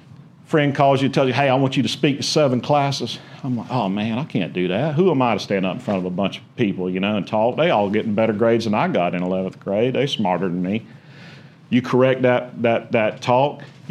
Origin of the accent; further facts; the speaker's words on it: Bronson, Florida, United States; I said, no, I'm from like about 27 miles from here is actually where I'm from.